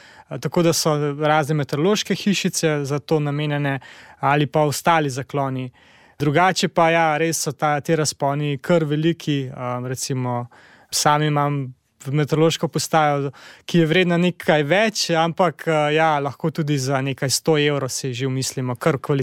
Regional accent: Upper Carniola, Slovenia; now in Ljubljana, Slovenia; sem se preselil v Ljubljano iz Gorenjskega.

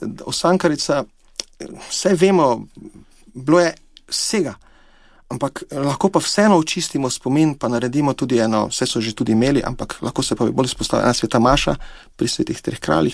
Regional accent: Podravska, Slovenia; ljudje, ki pa smo izpod Pohorja, jaz sem pač iz Dravskega polja, tam pri nas ni bilo pogoja za partizansko gverilo, ker je ravnina

